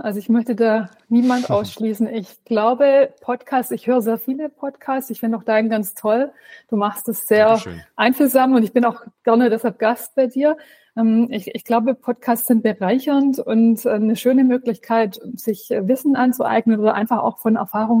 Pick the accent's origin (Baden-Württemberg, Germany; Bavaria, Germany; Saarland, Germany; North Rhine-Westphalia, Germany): Baden-Württemberg, Germany; Ich bin auf dem Land aufgewachsen, Schwäbische Alb, damals natürlich limitierter Blick in die Welt.